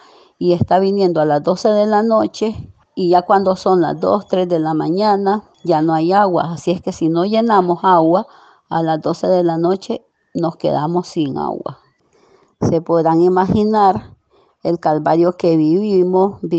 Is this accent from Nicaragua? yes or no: yes; Camoapa, Boaco, Nicaragua; Soy una ciudadana de Camuapa.